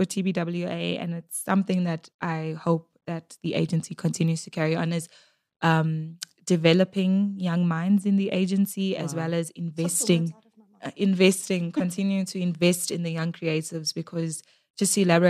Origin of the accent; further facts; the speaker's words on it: Durban, KwaZulu-Natal, South Africa; now in Johannesburg, South Africa; I am originally from Durban, but now I reside in the beautiful JHB.